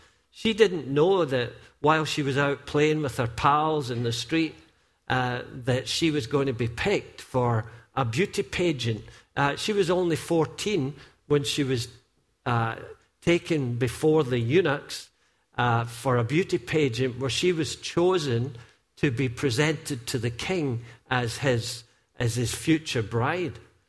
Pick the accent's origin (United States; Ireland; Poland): Ireland; Dungarvan, Munster; when I was running from Dungarvan to Co-Winning here to deliver milk with a co-milkman at 6 o'clock in the morning as a wee schoolboy, running from there to there and then back to Dungarvan to go back and get ready for school.